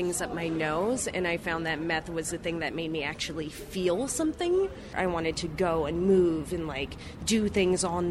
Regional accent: Haleiwa, Hawaii, United States; And so I grew up surfing at Haleiwa Beach Park, surfing and sports and all types of things.

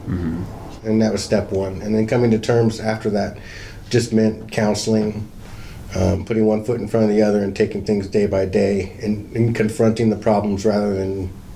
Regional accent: California, United States; I grew up in Southern California.

